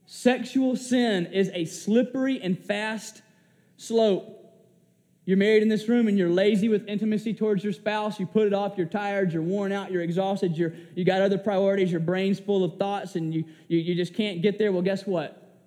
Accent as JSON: {"language": "English", "region": "Georgia", "country": "United States", "tie": "born or raised there", "said": "But I grew up in South Georgia where we fish."}